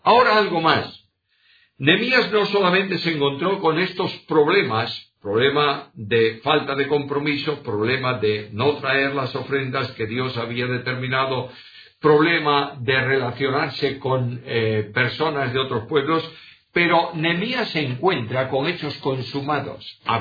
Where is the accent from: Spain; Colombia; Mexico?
Spain; Galicia; first language Galician; Spanish is a second language; los que vivimos en Galicia y somos gallegos de origen, en nuestras casas se hablaba el gallego. De manera que hemos aprendido el gallego, no tanto en la escuela, hoy se estudia en la escuela, sino por nuestros padres.